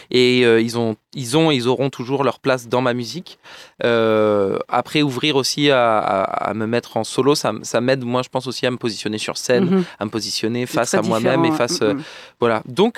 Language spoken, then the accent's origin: French; Nice, Provence-Alpes-Côte d'Azur, France; Pas du tout, non, moi je suis de Nice.